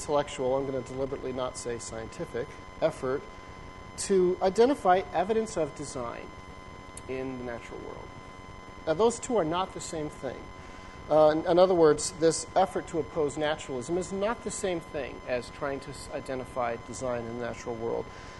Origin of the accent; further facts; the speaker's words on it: Arizona, United States; I barely know what that word outboard means. I'm from Arizona.